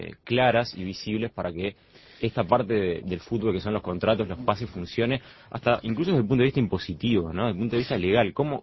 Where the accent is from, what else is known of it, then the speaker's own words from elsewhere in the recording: Uruguay; porque soy uruguayo, así que me gusta el fútbol como deporte